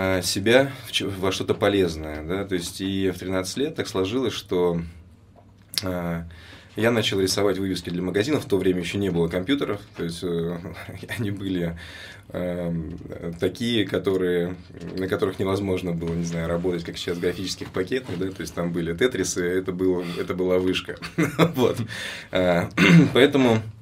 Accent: Vyshny Volochyok, Tver Oblast, Russia; now in Moscow, Russia; Родился я сам в Твери. В раннем возрасте родители переехали в Вышний Волочек. Это маленький город между Петербургом и Москвой. На тот момент население было 60 тысяч человек.

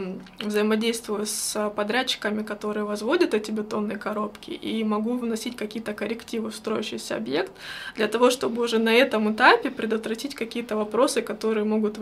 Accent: Ukraine; now in Moscow, Russia; Да, я из Украины, а в Москве я уже 7 лет, а вот... Ну, ислам приняла недавно.

